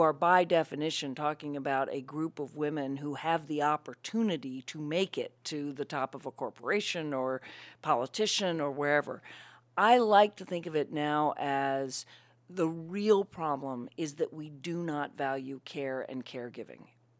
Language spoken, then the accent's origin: English; Virginia, United States; I grew up in Virginia, so I feel very comfortable in the South.